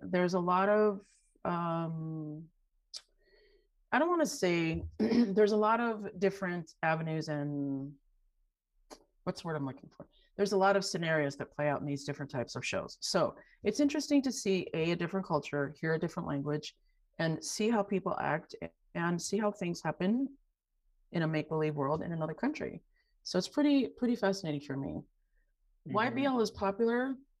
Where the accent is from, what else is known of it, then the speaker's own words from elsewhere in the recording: Arizona, United States; now in South Korea; I'm originally from Arizona, but I live in South Korea. I work and live in South Korea. Shortly, I will be moving to Thailand. In about 4 months, I'll be moving to Thailand.